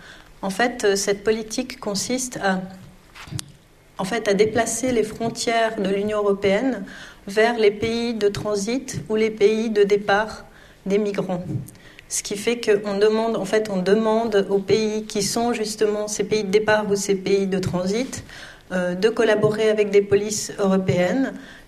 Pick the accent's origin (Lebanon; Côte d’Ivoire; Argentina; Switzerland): Switzerland; 90 jours, je suis suisse.